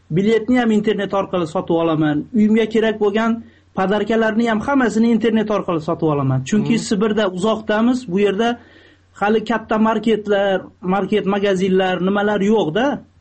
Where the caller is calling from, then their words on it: Russia; Men Rossiyadaman hozir.